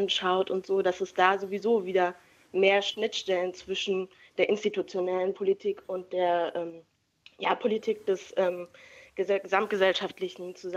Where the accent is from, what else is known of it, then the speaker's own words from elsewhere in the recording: Dresden, Saxony, Germany; also ich komme aus Dresden